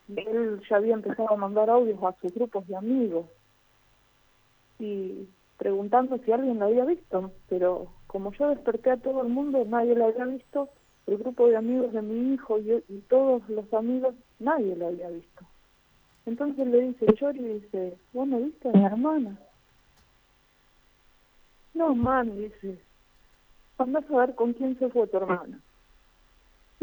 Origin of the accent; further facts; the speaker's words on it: Los Quirquinchos, Santa Fe, Argentina; born there; En los Quirquinchos, que era mi pueblo, yo nací allá en los Quirquinchos